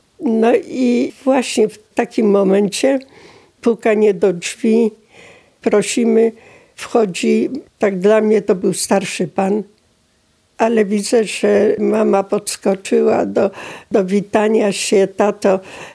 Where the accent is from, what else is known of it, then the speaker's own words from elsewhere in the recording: Przyłęk, Świętokrzyskie Voivodeship, Poland; Podczas wojny mieszkałam w Przyłęku. Wówczas to był Poczta Secemin, powiat Włoszczowa, województwo kieleckie. Mieszkałam w takim małym domku z rodzicami